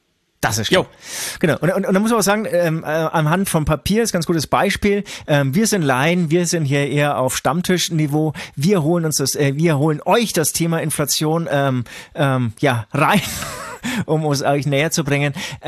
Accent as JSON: {"language": "German", "town": "Herzogenaurach", "region": "Bavaria", "country": "Germany", "lives_now": "Munich, Germany", "said": "ich komme aus Herzogenaurach, das ist natürlich ein kleiner Ort, wo vielleicht auch alles ein bisschen, was heißt vielleicht, mit Sicherheit alles günstiger war als hier in München."}